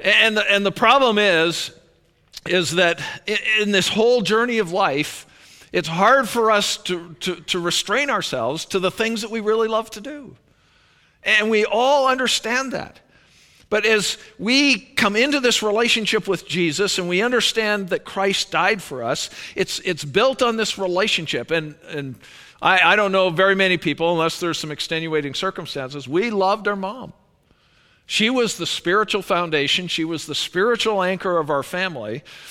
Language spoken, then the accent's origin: English; Canada; Because I'm Canadian.